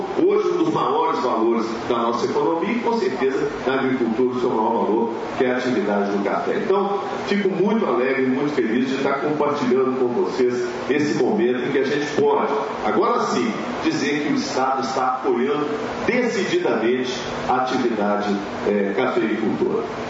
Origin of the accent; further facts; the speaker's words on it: Minas Gerais, Brazil; Nós não somos padeiros, nem marceneiros, nem carpinteiros. Nós somos mineiros.